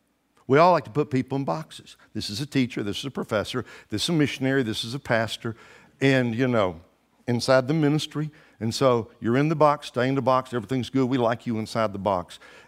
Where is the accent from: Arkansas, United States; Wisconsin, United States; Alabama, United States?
Alabama, United States; also born or lived in Memphis / Tennessee; now in Dallas, United States; I was born in Memphis and grew up in Alabama, went to college in Tennessee, Chattanooga, Tennessee.